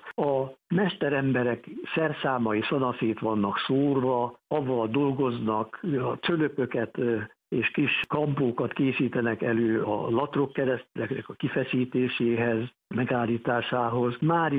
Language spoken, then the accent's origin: Hungarian; Hungary; az ottani hallgatók az első időben engem, mint magyar